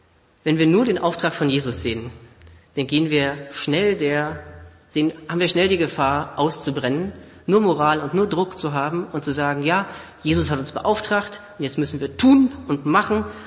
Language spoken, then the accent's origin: German; Germany; Für uns als Deutsche, wir kennen das.